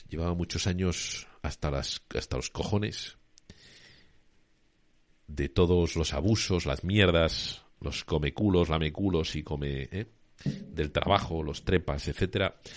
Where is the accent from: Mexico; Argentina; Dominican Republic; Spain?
Spain; also born or lived in United States; En los años 90 me tuve que ir fuera de España 5 años a estudiar a Estados Unidos